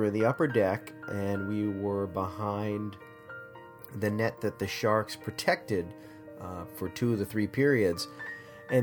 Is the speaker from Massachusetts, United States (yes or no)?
yes; Boston, Massachusetts, United States; I grew up in the East. I grew up in the Boston area. Yes, that makes me a Red Sox and a Patriots fan.